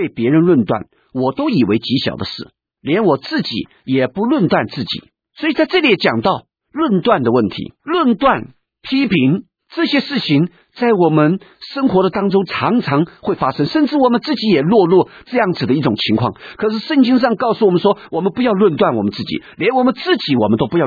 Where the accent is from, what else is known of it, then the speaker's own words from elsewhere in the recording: China; 特别是我们中国人。 我们中国人成长在一个文化的里面